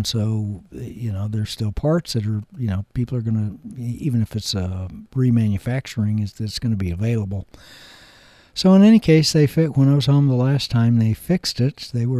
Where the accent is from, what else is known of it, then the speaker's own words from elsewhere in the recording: Kansas, United States; Like, where I was born and raised in Kansas, whenever it would snow, typically the snow would hang around for a while.